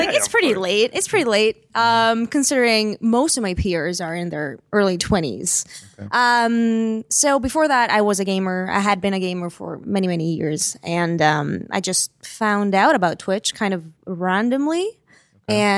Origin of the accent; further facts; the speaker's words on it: Greece; English is a second language; because I'm from Greece.